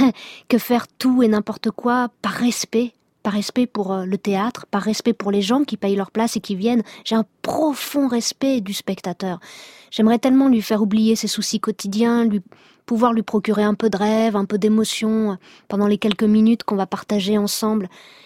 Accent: Hauts-de-France, France; accent: Northern French; comme je viens du Nord, j'avais l'accent du Nord très prononcé, je n'ai plus mon accent à perdre.

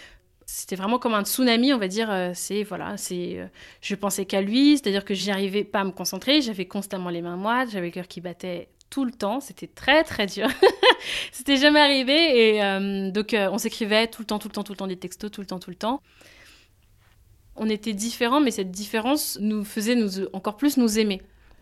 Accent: Benin; je suis originaire du Bénin, je vais souvent au Bénin tous les ans ou presque tous les deux ans.

